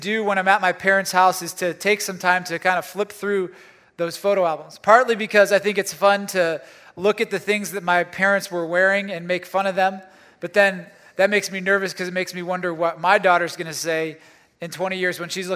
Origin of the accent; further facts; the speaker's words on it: Ohio, United States; I grew up in Northeast Ohio. I was born and raised here, and my parents still live around here.